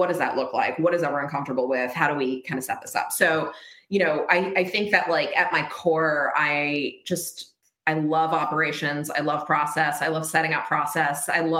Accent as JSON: {"language": "English", "town": "Manhattan", "region": "New York", "country": "United States", "tie": "born or raised there", "said": "I'm a native New Yorker. I grew up in Manhattan, and I was like, okay, this is my hometown paper."}